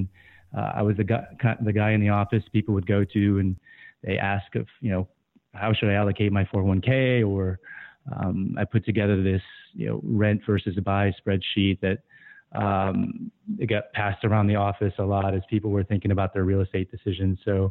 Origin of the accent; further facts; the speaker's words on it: Guam; I was born and raised in Guam.